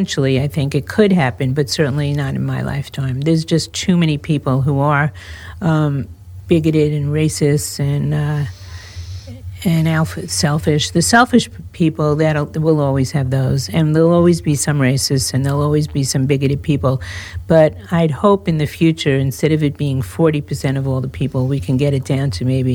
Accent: United States; I have been very nervous about our world, mostly as an American

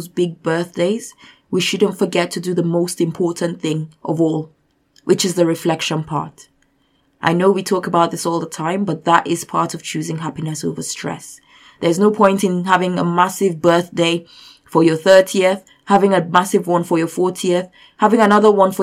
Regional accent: Nigeria; I come from Nigeria

